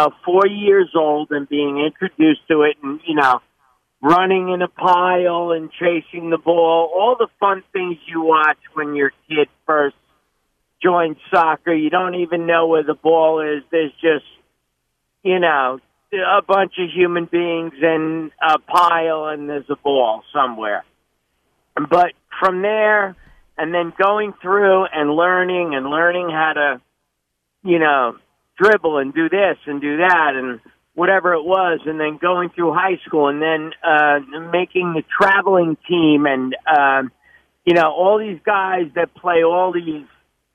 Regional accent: Long Island, New York, United States; I'm 53, and I grew up in Long Island, New York

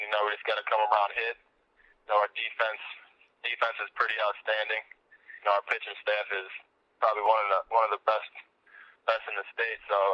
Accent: Minooka, Illinois, United States; also born or lived in Sterling / Harvard; No, I was born in Sterling, Illinois.

